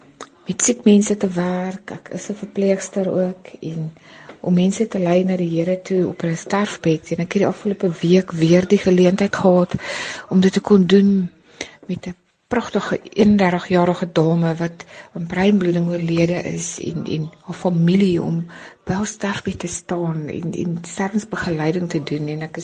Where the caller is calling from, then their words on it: Vredenburg, Western Cape, South Africa; also born or lived in Rustenburg; van Vredenburg. 6 maande terug is ek van Rustenburg af hiernatoe gestuur deur die Here.